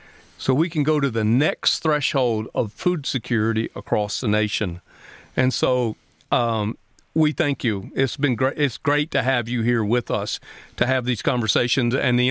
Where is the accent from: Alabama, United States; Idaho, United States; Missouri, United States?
Alabama, United States; And we should all be impressed, because I'm from Alabama.